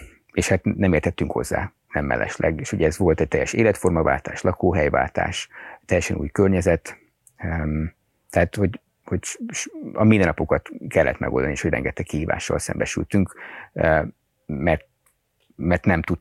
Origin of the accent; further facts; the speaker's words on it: Budapest, Hungary; mert hogy Budapesten nőttem föl, nem volt semmilyen gyakorlati tapasztalatom